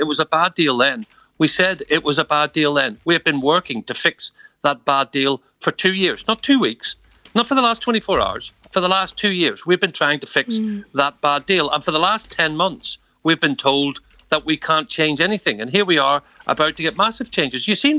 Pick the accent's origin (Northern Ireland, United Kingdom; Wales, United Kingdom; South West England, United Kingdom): Northern Ireland, United Kingdom; I'm here from Northern Ireland